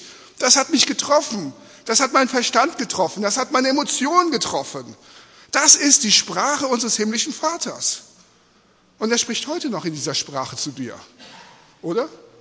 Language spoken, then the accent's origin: German; Australia; born there; German is a second language; Mutter kommt aus Peru. Geboren bin ich in Australien.